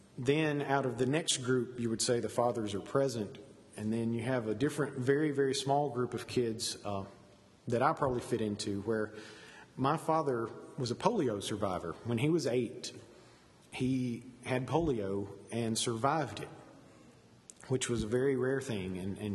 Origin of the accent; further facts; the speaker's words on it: Okolona, Mississippi, United States; I'm not from the area. I grew up in Okolona, Mississippi. So don't hold that against me. I didn't go to school there. I went to school in Amory.